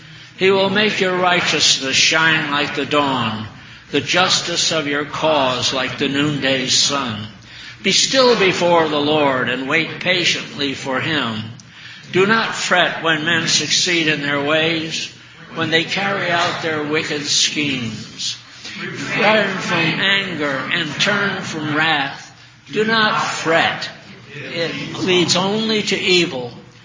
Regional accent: New England, United States; Now, I was born in New England, raised in New England, so I'm a Yankee to the bone.

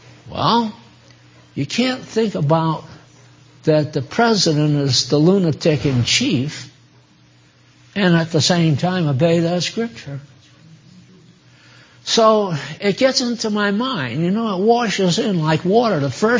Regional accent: New England, United States; Now, I was born in New England, raised in New England, so I'm a Yankee to the bone.

